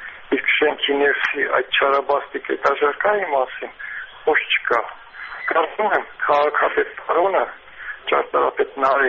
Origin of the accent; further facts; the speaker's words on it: Yerevan, Armenia; ամոթ մեզ բոլորիս, այդ թվում նաև ինձ, թոշակառու բնիկ երևանցի